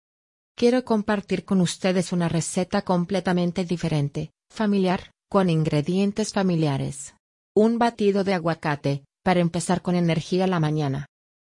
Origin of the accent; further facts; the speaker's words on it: Venezuela; Mi papá es italiano, mi mamá mexicana. Y yo crecí en Venezuela.